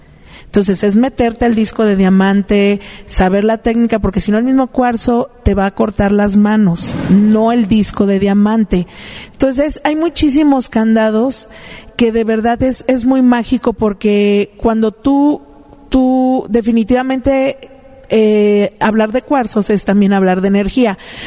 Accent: Santa Rosalía, Baja California Sur, Mexico; Yo crecí toda mi infancia en Santa Rosalía, que era mitad desierto, mitad mar.

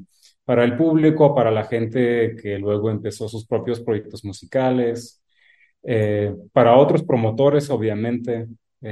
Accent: Belarus; born there; Spanish is a second language; Como pueden ver, no soy mexicano. tampoco soy ruso. Yo nací en Bielorrusia.

